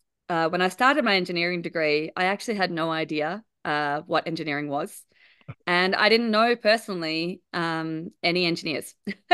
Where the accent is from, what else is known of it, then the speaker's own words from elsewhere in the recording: Australia; since I grew up in Australia, as people might gather from my accent